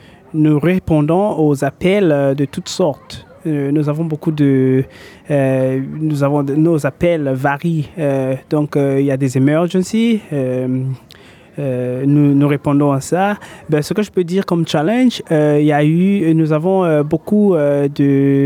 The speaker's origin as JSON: {"language": "French", "country": "Republic of the Congo", "moved": "as an adult", "lives_now": "Australia", "said": "Moi, je suis du Congo-Brazzaville, plus précisément en Afrique centrale. Et, je suis arrivé ici en Australie en 2007."}